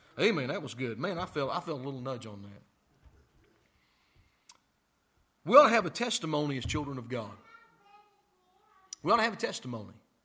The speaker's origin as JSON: {"language": "English", "country": "United States", "said": "Now, I'm an American, and some folks who've been in our church are from other places."}